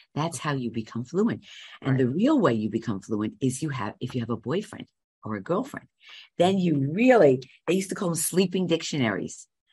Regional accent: Bronx, New York, United States; I'm from 174th Street and off the concourse and Walton Avenue.

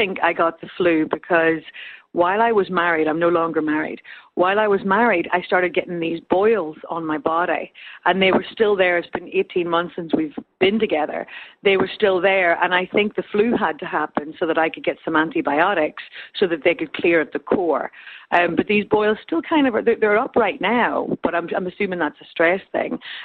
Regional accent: Northern Ireland, United Kingdom; I'm from Northern Ireland

